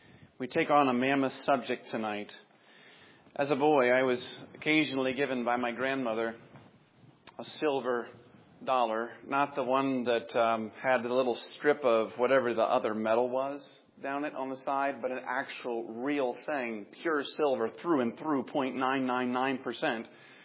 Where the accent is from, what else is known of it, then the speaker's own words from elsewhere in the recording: Pensacola, Florida, United States; where I grew up in Pensacola